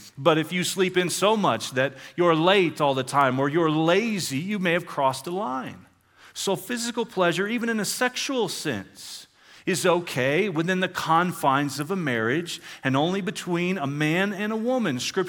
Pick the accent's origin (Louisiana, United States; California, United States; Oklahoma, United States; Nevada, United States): Oklahoma, United States; I grew up in Oklahoma. There's not a whole lot to look at in Oklahoma. So we would travel here. We would travel to Colorado because it's such a beautifully, visually, a beautiful state.